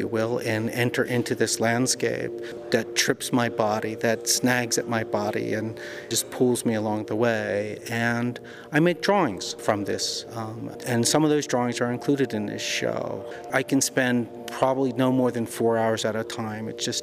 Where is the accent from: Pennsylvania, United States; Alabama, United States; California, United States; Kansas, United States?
Pennsylvania, United States; Philadelphia; And I'm from Philadelphia.